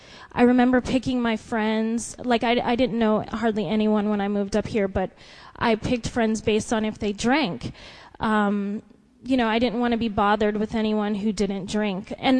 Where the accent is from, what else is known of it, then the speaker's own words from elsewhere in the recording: Aurora, Colorado, United States; I am originally from Aurora, Colorado. It's a suburb of Denver. And where I grew up, there weren't a lot of black families.